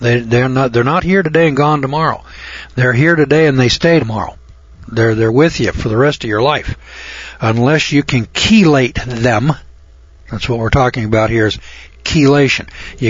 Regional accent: Eureka, California, United States; I said, "No, I'm from Eureka, California."

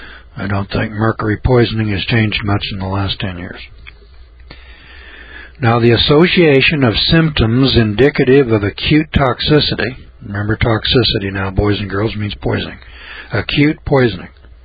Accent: Eureka, California, United States; I said, "No, I'm from Eureka, California."

